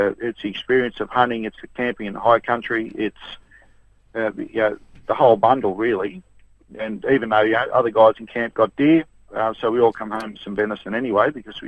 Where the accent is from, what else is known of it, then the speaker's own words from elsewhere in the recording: New South Wales, Australia; But in my home state in New South Wales, I shoot a lot of foxes.